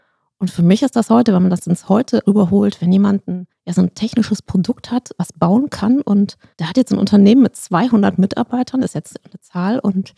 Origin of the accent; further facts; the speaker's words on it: Duisburg, North Rhine-Westphalia, Germany; Ich bin in Duisburg geboren. Ich bin in Rheinhausen aufgewachsen.